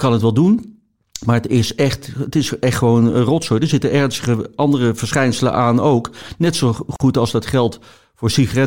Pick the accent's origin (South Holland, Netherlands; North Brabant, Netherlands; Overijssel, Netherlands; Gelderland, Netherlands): North Brabant, Netherlands; Eindhoven; Ik ben in Eindhoven opgegroeid met carnaval en drank maakte daar echt veel meer onderdeel uit van het leven van jongeren dan denk ik nu.